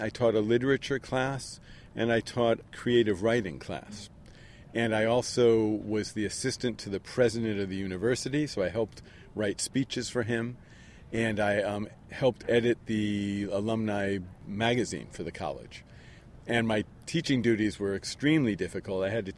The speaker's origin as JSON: {"language": "English", "region": "Connecticut", "country": "United States", "tie": "born or raised there", "said": "So I grew up in Connecticut. I went to college in New Jersey."}